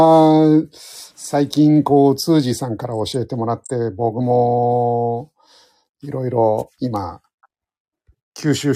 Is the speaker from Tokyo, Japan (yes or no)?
yes; Tokyo, Japan; 僕東京なんですけど、